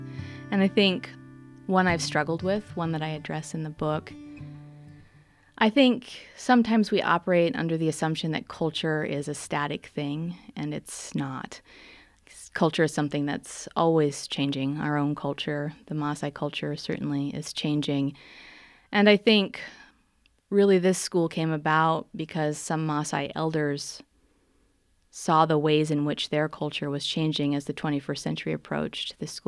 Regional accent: Montana, United States; Montana will always be one of my homes, but home is many places for me. And there are some things about being American. Of course, it's comfortable here.

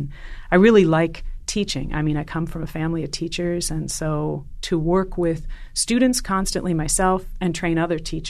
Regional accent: Minnesota, United States; Well, I grew up in Minnesota, which is a state that has a Lakota name, but the northern part is the place where my family comes from

